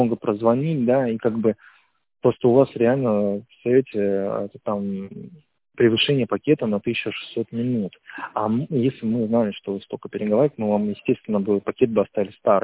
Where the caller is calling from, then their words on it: Tver, Tver Oblast, Russia; Я из Твери звоню.